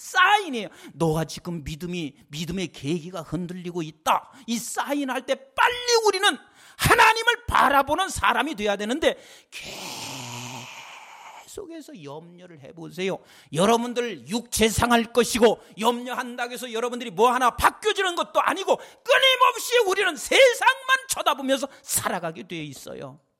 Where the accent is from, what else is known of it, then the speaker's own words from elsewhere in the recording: South Korea; 나는 한국 사람이고 다시 한국으로 돌아가야 합니다.